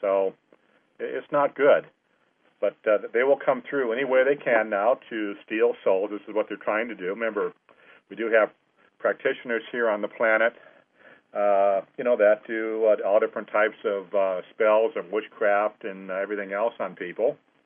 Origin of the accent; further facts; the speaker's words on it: California, United States; But anyway, I'm from California, and, you know, in California here what happens is most people kind of have been there and done